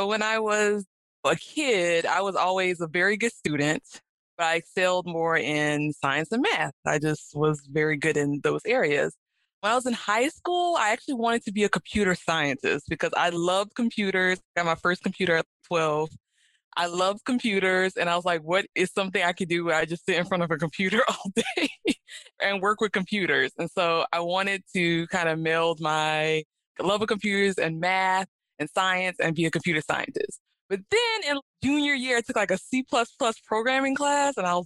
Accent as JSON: {"language": "English", "region": "Louisiana", "country": "United States", "said": "I went to Xavier in New Orleans because I'm from Louisiana."}